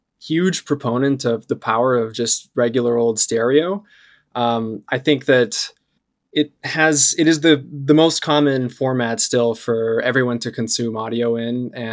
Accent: São Paulo, Brazil; moved away as an adult; now in United States; I'm originally from Sao Paulo, Brazil. I lived there until I was 18. My dad is American and my mom is Brazilian. And I went to an American school in Brazil.

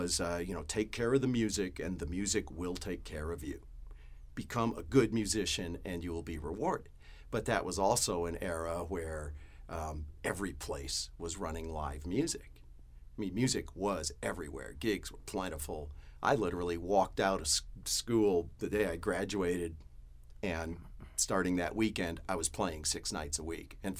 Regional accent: New York, United States; I grew up outside of New York City, and I, as I was a young guy coming up, learning the craft, it was still the world of the jazz player

